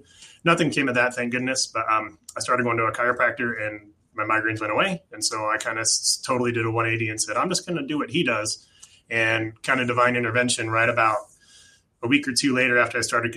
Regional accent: Littleton, Colorado, United States; also born or lived in Virginia; So I was born in Virginia, but I moved when I was two. So I don't remember a whole lot about it. I lived in Littleton and then Centennial. Well, it used to be Aurora.

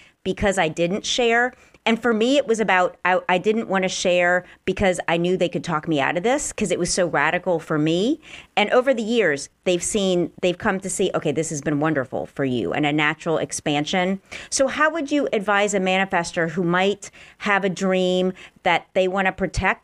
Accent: New Orleans, Louisiana, United States; now in Los Angeles, United States; when I came to Los Angeles from New Orleans 5 years ago, I bought a ticket to come to Santa Monica. I did not tell any family member or friends in New Orleans.

